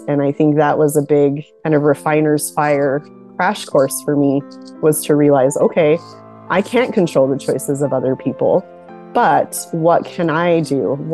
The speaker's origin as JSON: {"language": "English", "region": "Utah", "country": "United States", "tie": "born or raised there", "said": "I grew up in a small town in Utah. So I've been here a good chunk of my life."}